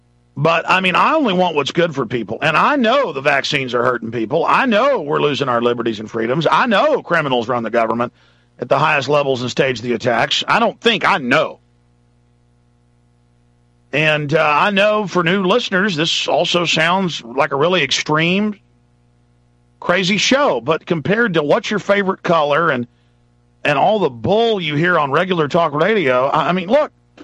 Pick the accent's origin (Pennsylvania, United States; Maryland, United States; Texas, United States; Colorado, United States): Texas, United States; Dallas; and this is how I grew up in Dallas.